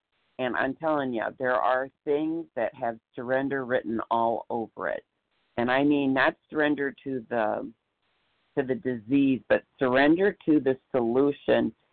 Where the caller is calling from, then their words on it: Iowa, United States; I'm sorry … from Iowa.